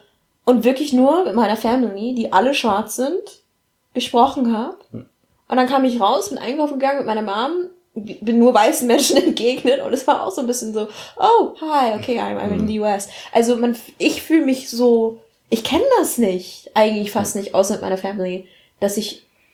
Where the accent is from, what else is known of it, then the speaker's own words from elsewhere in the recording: Hanover, Lower Saxony, Germany; ich komme aus Hannover, wenn überhaupt, meistens so, ich bin halt Deutscher, ich komme aus Deutschland, Punkt.